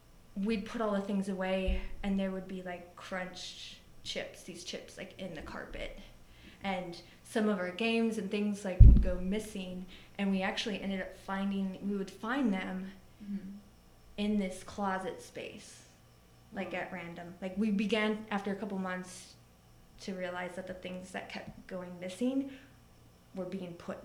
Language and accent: English; Michigan, United States; now in Atlanta, United States; I'm originally from Michigan, so I'm what you would call a Michigander or a Uper, because I'm from the UP. Mm-hmm. Currently living in Atlanta and here in Ojai